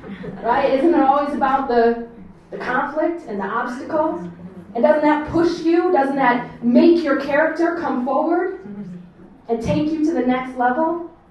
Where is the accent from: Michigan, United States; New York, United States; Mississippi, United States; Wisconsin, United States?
Michigan, United States; Detroit; I'm from Detroit, also. … that made me think that I missed out on Detroit summer.